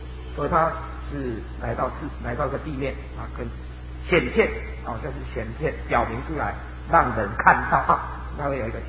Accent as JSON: {"language": "Chinese", "country": "Taiwan", "said": "尤其我们台湾人更是可以接受"}